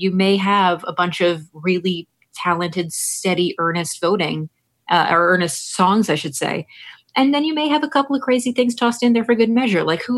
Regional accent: New Jersey, United States; born there; now in Minnesota, United States; like, I was born in New Jersey, for example, and I live here in Minnesota.

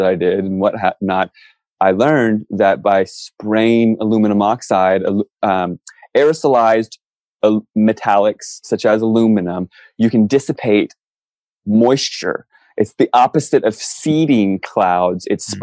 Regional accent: Virginia, United States; I grew up in Virginia and then I eventually made it to California.

